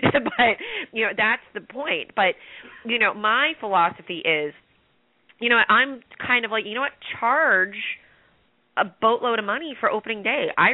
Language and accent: English; New York, United States; You know, we're both from New York. We're both Mets fans.